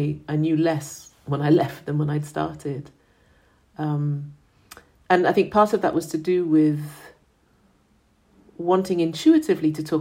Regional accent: Ghana; But you know, I grew up in Ghana. I mean, we did have things like that.

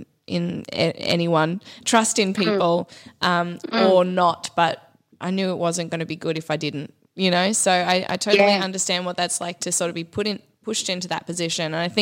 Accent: Victoria, Australia; moved away; I lived in Byron for a while. I was from Victoria, and then I moved to Queensland.

